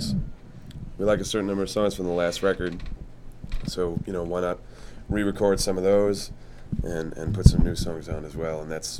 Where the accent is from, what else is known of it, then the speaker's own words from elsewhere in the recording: Bronx, New York, United States; No, I grew up in Riverdale, which is which has its you know, middle class areas, and it has its upper class areas.